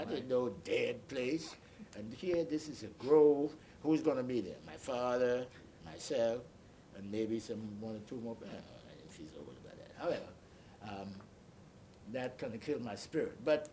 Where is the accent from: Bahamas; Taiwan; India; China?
Bahamas; Crooked Island; also born or lived in Nassau; At an early age, my mother sent me to an island about 365 miles away from Nassau called Crooked Island, C-R-O-O-K-E-D Island.